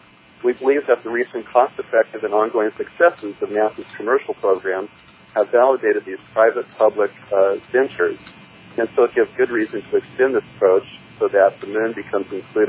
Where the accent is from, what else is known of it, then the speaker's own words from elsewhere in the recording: California, United States; I'm a physician from Southern California.